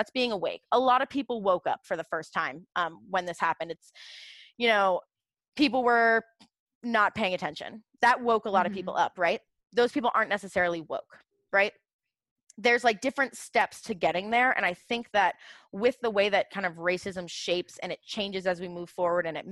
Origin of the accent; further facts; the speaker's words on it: Portsmouth, New Hampshire, United States; No, I'm from Portsmouth, New Hampshire. Go to Cup of Joe.